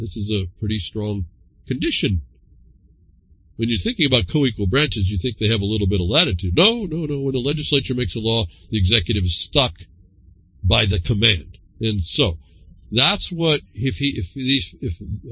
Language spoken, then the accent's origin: English; United States; actually I'm an American and we have rights and those are non-negotiable.